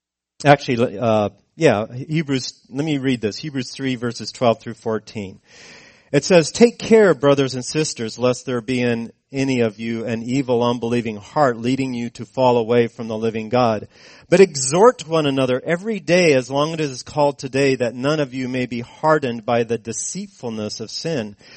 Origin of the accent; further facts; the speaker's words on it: Fresno, California, United States; born there; I was born in Fresno, California. I only lived there for a year or two, so it's not that I remember growing up there, but I had relatives there.